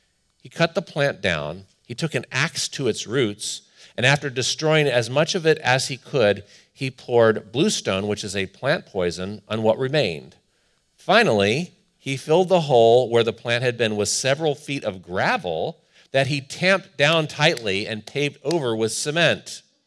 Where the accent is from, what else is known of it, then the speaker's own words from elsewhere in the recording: Cleveland, Ohio, United States; Some of you know, I grew up in the Rust Belt, what they call the Rust Belt, from the days of the manufacturing of steel and auto. And this is the suburbs of Cleveland, Ohio.